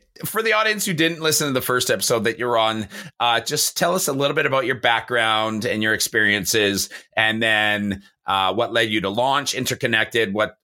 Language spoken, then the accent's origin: English; Canada; I'm Canadian.